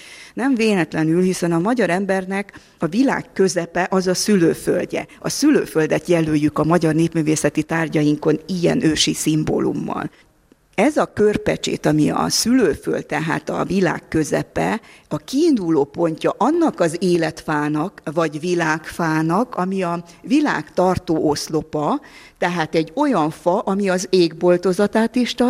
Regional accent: Transylvania, Romania; ott Erdélyben, az én szülőföldemen.

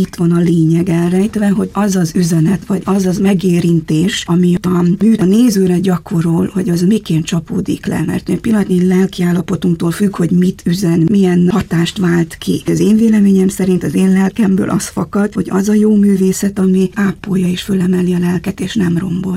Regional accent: Corund, Harghita, Romania; Úgy nevelkedtem Erdélyben, egy kicsi faluba, Korondon.

